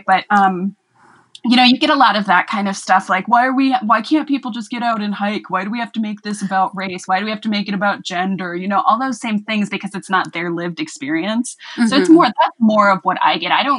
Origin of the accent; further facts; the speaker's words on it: Milwaukee, Wisconsin, United States; So I grew up in Milwaukee, Wisconsin, in a rough neighborhood. It was the hood for sure.